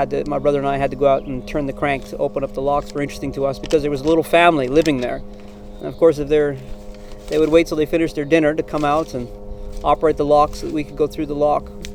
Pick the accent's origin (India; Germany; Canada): Canada; Edmonton, Alberta; born there; also born or lived in England; I was born in 1967 in Edmonton, Alberta, Canada. I moved back and forth from England to Canada numerous times. In 1977, we moved to England the second time, and we lived in Littlehampton, West Sussex